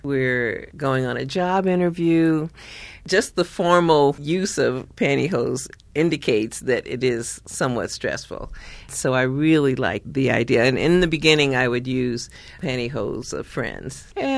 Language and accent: English; Los Angeles, California, United States; also born or lived in Chicago; I was born in Chicago, and we moved to California when I was about 5 years old. We moved to Los Angeles, and we moved to Pasadena. So we kind of bounced between Pasadena and Los Angeles, and basically Southern California.